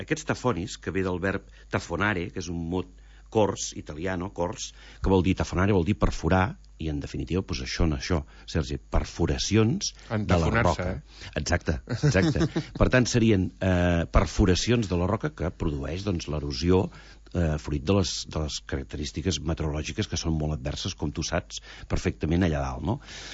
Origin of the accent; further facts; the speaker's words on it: Girona, Catalonia, Spain; Jo sóc gironí i, bueno, he tingut la sort que tota la vida he anat a Llançà, ja els avis hi tenien casa